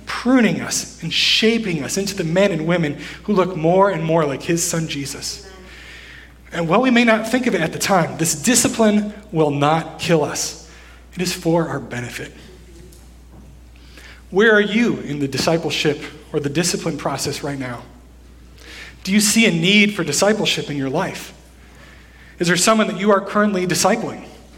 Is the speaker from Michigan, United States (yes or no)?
yes; Holland, Michigan, United States; now in Richmond, United States; I'm not actually from Richmond. I'm a northerner. Some of you may call me a Yankee. Specifically, I'm a Michigander. And I grew up in a town called Holland, Michigan.